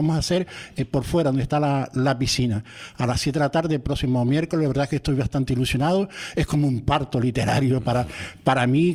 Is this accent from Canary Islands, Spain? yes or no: yes; La Orotava, Canary Islands, Spain; born there; la gente piensa que soy de Puerto La Cruz, pero yo nací en La Orotava, nací en la parte de la Vera, que pertenece a la parte de La Orotava, o sea, a la parte alta.